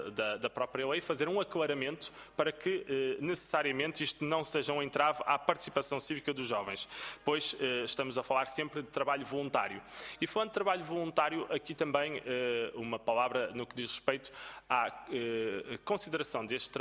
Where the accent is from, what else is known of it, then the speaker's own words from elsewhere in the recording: Norte, Portugal; O Alto Minho, de onde eu sou, não tem as mesmas necessidades do que tem o Algarve.